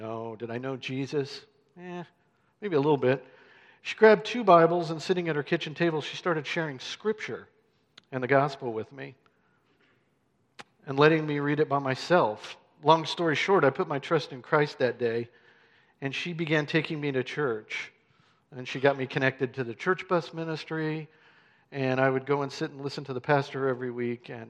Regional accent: Terre Haute, Indiana, United States; I was born and raised in Terre Haute, Indiana, right in the middle of the country. And it's called the Crossroads of America for a reason.

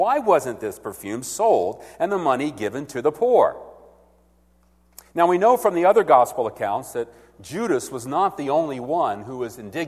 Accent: the South, United States; Now, I'm from the South, so I say perfume.

